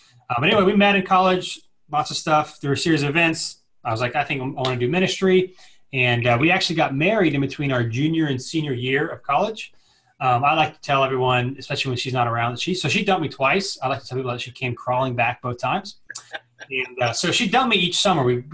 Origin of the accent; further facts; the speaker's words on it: Cary, North Carolina, United States; So I actually grew up in the area. I grew up in Cary, which is right outside of Raleigh.